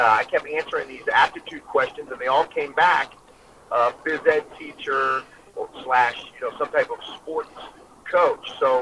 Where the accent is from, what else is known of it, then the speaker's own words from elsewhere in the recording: Monrovia, Maryland, United States; Yeah, I grew up in the Monrovia area, in the Green Valley area. Went to Ligonier High School, went to college at Salisbury University, and then I was blessed enough to land in Thurmont.